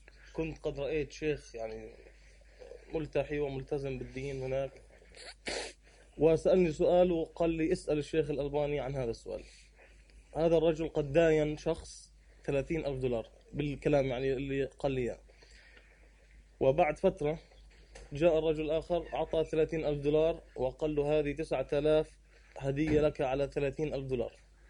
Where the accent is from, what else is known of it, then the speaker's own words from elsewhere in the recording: United States; أنا أمريكي الحمد لله مسلم.